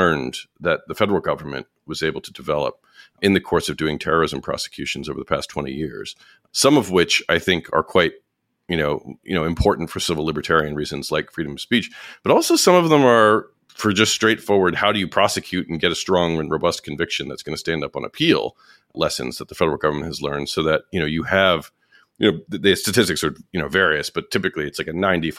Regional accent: New York, United States; and particularly as a New Yorker.

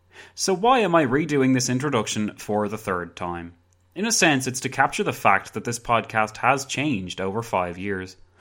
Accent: County Wicklow, Ireland; not to mention as an Irishman, because if you didn't know, I'm from Ireland. County Wicklow, to be precise.

